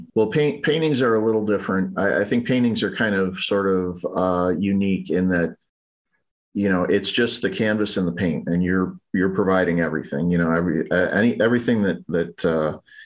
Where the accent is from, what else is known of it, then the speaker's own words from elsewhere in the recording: Buffalo, New York, United States; Yeah, I'm from North Buffalo, specifically Riverside is where I grew up. And it's sort of a mixed industrial and residential area.